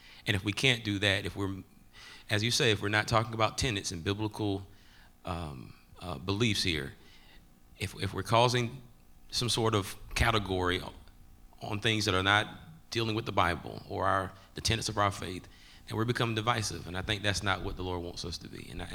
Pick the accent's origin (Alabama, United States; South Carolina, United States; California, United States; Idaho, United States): South Carolina, United States; Mullins; I am an African American from Mullen, South Carolina, and we were raised on